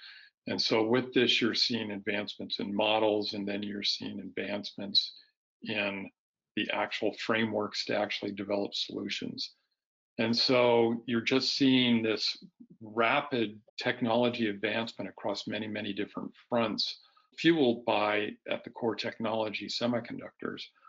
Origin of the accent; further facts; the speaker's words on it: California, United States; I grew up in the Bay Area, and I was interested in technology, and that was the early days of technology starting to happen in the Bay Area.